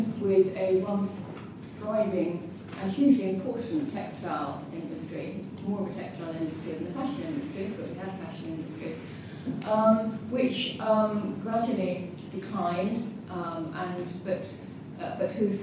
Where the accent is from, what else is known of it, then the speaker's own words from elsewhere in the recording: Huddersfield, Yorkshire and the Humber, United Kingdom; I grew up in Huddersfield.